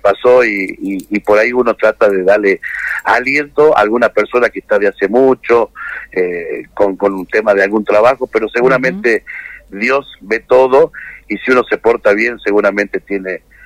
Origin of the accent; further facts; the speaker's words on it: Ledesma, Jujuy, Argentina; yo soy de Ledesma, Jujuy, un pueblo muy chiquito, y salir de ahí a nosotros nos resultaba mucho más difícil